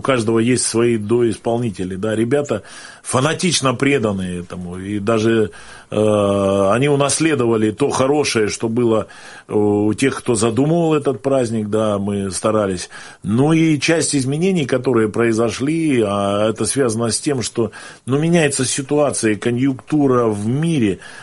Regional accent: Tomsk, Tomsk Oblast, Russia

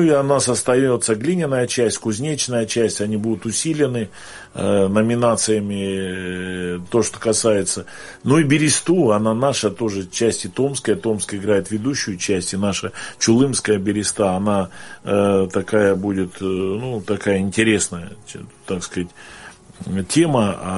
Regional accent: Tomsk, Tomsk Oblast, Russia

